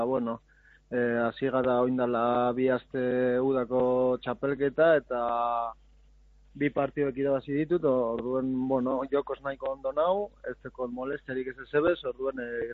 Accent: Lezama, Basque Country, Spain; born there; naiz eta Lezama nire jaioterria izenda

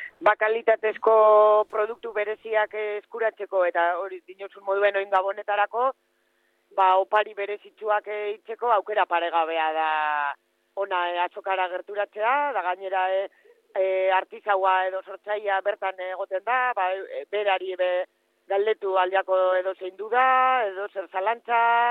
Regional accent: Basque Country, Spain; holan erdizak baino gehiago, Durangaldekoak gara

